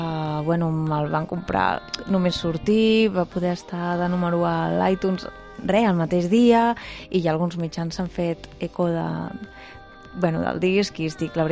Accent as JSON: {"language": "Catalan", "region": "Catalonia", "country": "Spain", "said": "jo sóc catalana, però vull dir, jo canto en català, en castellà i en anglès"}